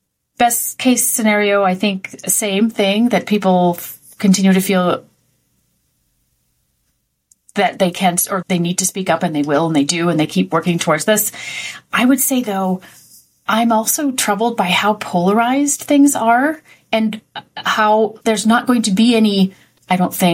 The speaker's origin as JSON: {"language": "English", "country": "United States", "lives_now": "Canada", "said": "I'm an American who lives in Canada and has recently gotten PR, permanent residence in Canada. So I feel like I'm both."}